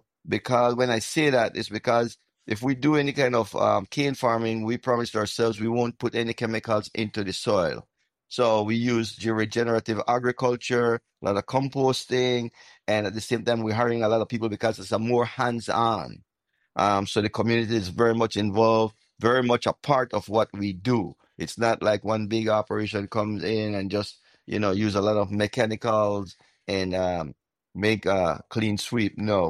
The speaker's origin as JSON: {"language": "English", "region": "Southern Belize", "country": "Belize", "said": "I'm from Southern Belize and I work in the cane fields"}